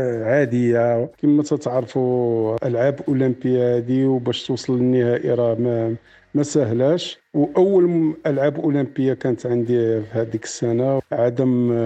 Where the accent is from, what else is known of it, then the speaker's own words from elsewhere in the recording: Morocco; فكرت في بلادي المغرب.